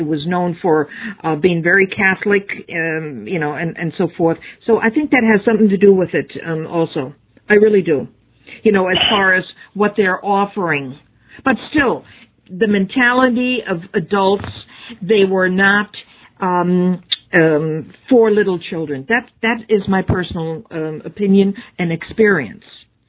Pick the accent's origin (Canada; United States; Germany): Germany; Fulda, Hesse; I grew up in Fulda, which is between Frankfurt and Kassel.